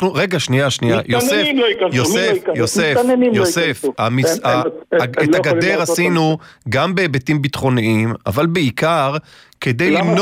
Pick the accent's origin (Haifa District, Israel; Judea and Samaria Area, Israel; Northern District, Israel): Haifa District, Israel; Haifa; אז אני אומר לך, אני באתי מחיפה. ואני גדלתי, רגע, ואני גדלתי בחיפה.